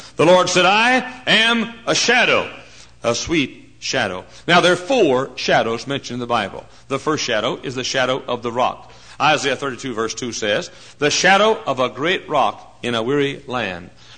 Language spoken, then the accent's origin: English; Texas, United States; I know. I'm from Texas. Now, up north here, your trees grow in the stupidest places.